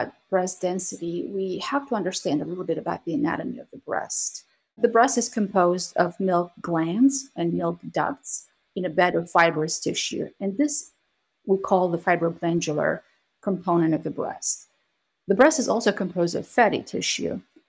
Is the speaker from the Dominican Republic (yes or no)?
no; Albania; now in United States; the story goes back to my years of growing up in Albania.